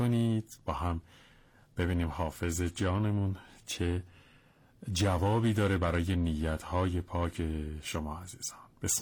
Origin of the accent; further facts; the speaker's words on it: Iran; من ایرانیم.